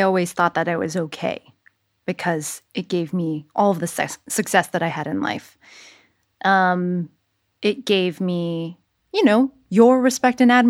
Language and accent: English; San Jose, California, United States; I went back to San Jose, California, my hometown. So many languages spoken there, so many different Asians in my high school.